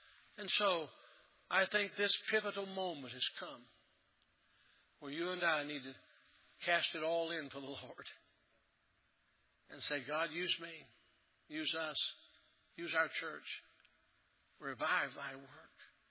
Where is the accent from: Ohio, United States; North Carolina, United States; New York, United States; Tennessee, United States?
Tennessee, United States; Maryville; You could not go to my little hometown in Maryville, Tennessee.